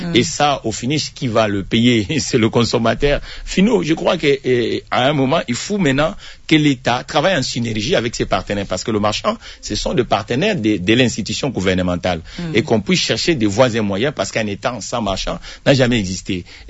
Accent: Kikwit, Kwilu, DR Congo; C'est ma ville natale. Je suis né à Kikwit.

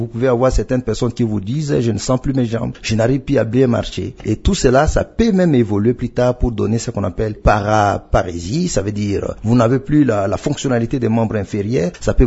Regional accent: DR Congo

